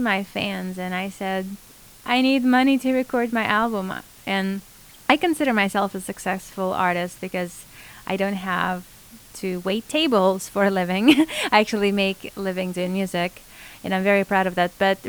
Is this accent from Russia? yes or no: yes; Moscow, Russia; And I grew up in Russia, in Moscow.